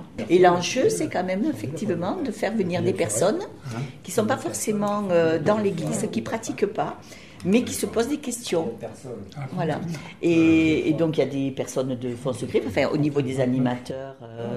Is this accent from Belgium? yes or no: yes; Mons, Wallonia, Belgium; Je suis de Mons, exactement.